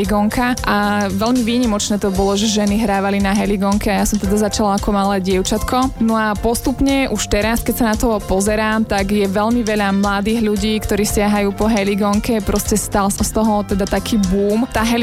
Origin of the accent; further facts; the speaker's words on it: Žilina Region, Slovakia; ja, čo pochádzam z Kysúc, my máme skôr také kroje tmavšie